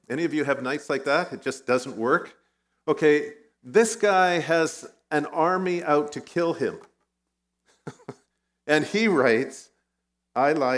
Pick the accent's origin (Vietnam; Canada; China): Vietnam; first language Vietnamese; English is a second language; Growing up in Vietnam, I don't think I remember anybody who honestly believed that safety was guaranteed.